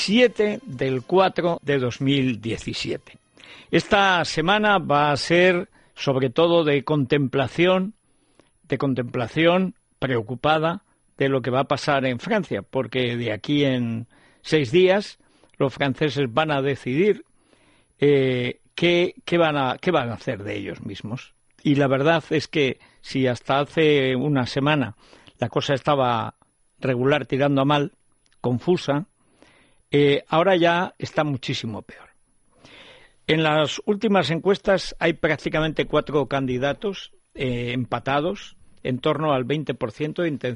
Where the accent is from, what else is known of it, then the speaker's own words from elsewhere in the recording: Spain; Mientras que en cambio los españoles tenemos una idea de nosotros mismos mucho peor que la realidad.